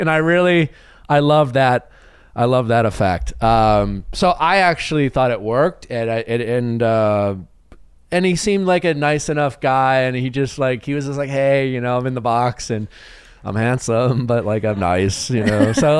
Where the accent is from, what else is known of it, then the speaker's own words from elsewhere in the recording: Chicago, Illinois, United States; Just kidding, I'm from Chicago.